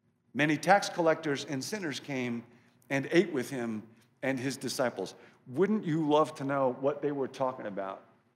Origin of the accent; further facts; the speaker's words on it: Illinois, United States; I come from Illinois, and in Illinois, you go from being governor to prison, but not the other way around.